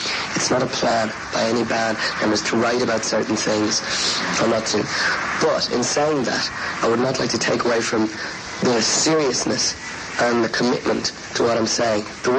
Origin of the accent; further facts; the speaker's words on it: Dublin, Leinster, Ireland; because I grew up in Dublin. I grew up in a sort of suburban type of community